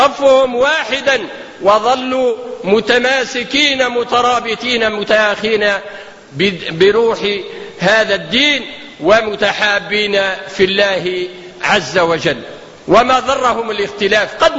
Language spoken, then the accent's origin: Arabic; Tunisia; ولا يقول المثل عندنا في تونس